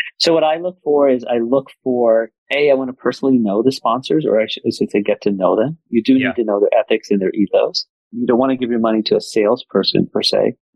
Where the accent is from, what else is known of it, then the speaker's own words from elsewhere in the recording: Cincinnati, Ohio, United States; I grew up in Cincinnati, and I have family who lives right across the border in Kentucky.